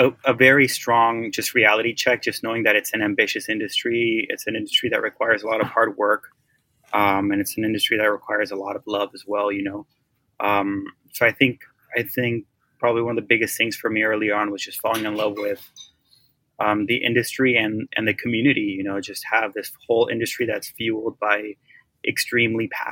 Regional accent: Oaxaca, Mexico; I'm from Oaxaca, and I've wanted to be a chef for a very long time now.

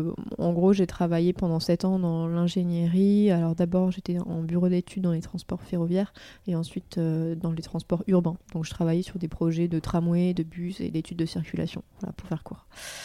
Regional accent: Marseille, Provence-Alpes-Côte d'Azur, France; now in Lyon, France; Donc moi je suis originaire de Marseille, même si en général on me dit que ça ne s'entend pas forcément, mais pourtant je suis 100% pure marseillaise de naissance et je suis arrivée à Lyon en 2012.

